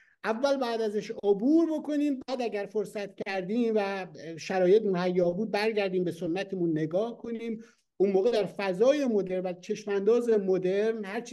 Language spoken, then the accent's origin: Persian; Iran; ما دیاسپورا هستیم، ما یک گروهی هستیم، از ایران کنده شدیم، بیرون از ایران هستیم.